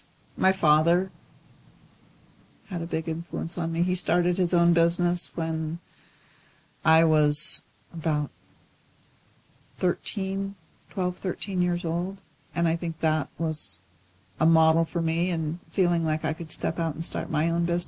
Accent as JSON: {"language": "English", "town": "Spokane", "region": "Washington", "country": "United States", "tie": "born or raised there", "said": "which is where I grew up in Spokane."}